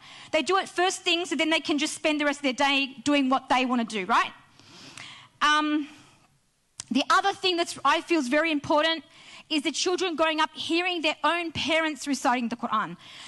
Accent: Australia; as an Australian revert to Islam, and not having been brought up with, you know, with Arabic at all, right? Not coming from an Arabic background

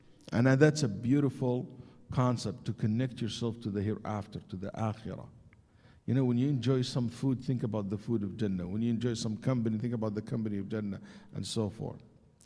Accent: Houston, Texas, United States; I forgot that I'm from Houston.

